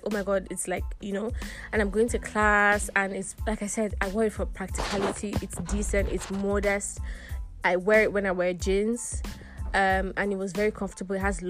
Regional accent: Kaduna, Kaduna State, Nigeria; me, I'm a Nigerian girl from Ogun State, so I'm a Yoruba girl, but I was born and raised in Kaduna in the north.

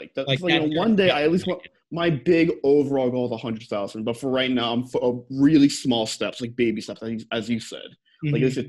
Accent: New York, United States; It's, like, I prefer New York better. I'm from New York. I have trouble leaving.

